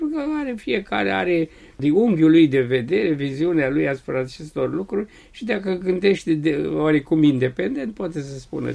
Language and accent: Romanian; Transylvania, Romania; born there; Eu m-am născut în Ardealul de Nord